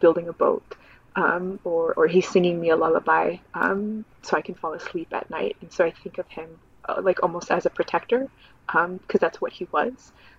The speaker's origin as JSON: {"language": "English", "region": "Texas", "country": "United States", "tie": "born or raised there", "said": "growing up in Texas, being Mexican-American and also studying Mexican-American studies"}